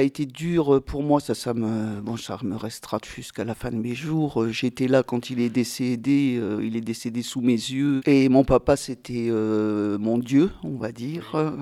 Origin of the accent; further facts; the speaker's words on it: Sarrebourg, Grand Est, France; born there; Je suis née à Sarrebourg, mais je n'ai pas vraiment vécu à Sarrebourg. Mon papa était militaire.